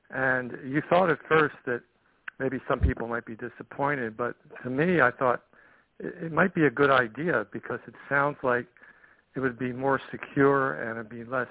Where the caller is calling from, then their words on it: Fairfield, Iowa, United States; I'm from Fairfield, Iowa, here in the Midwest.